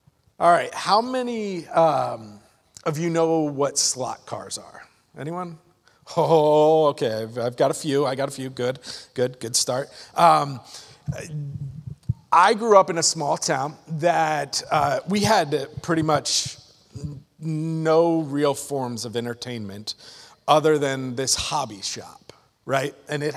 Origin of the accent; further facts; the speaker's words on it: Pennsylvania, United States; And again, I grew up in a town. I grew up in Pennsylvania. It's small, small town.